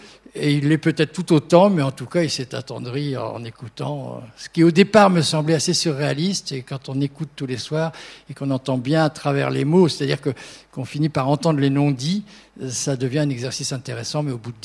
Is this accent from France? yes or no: yes; Auvergne-Rhône-Alpes, France; et je suis revenu chez moi en Haute-Savoie